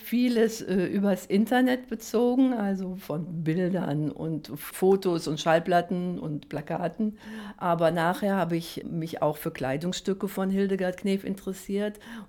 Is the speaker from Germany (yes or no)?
yes; Castrop-Rauxel, North Rhine-Westphalia, Germany; Castrop-Rauxel ist meine Heimatstadt. Hier wohne ich, hier arbeite ich